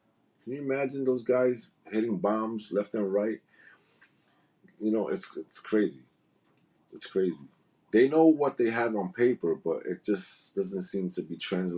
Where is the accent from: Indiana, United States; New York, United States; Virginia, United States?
New York, United States; Bronx; I really don't care about the Yankees. I grew up in the Bronx.